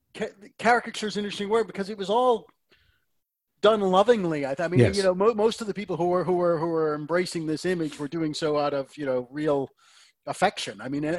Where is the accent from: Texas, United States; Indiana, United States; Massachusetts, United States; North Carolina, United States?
Massachusetts, United States; Boston; accent: Boston; When I am named to the Supreme Court, I can fully embrace my Boston accent again.